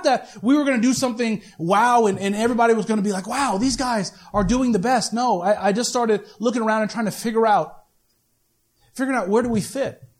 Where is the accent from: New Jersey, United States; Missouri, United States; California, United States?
Missouri, United States; Kansas City; Because if you guys don't know, I'm from Kansas City, you know, where things are open past 9 o'clock. And so I wanted to go back home, the land of Quick Trip, you know, stuff that's good and barbecue.